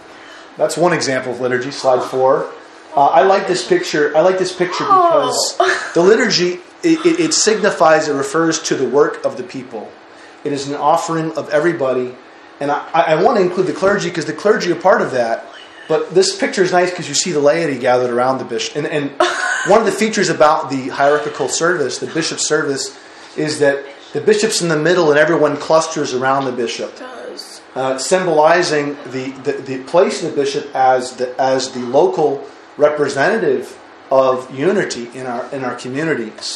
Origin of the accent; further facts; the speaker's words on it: United States; I have lots of money. I'm American.